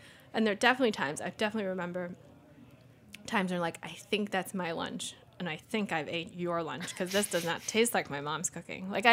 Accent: Taipei, Taiwan; As a kid, so I grew up in Taipei, so you had to bring your own lunch.

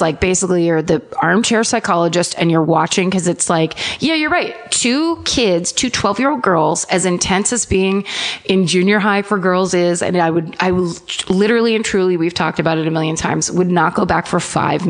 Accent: California, United States; We are from California.

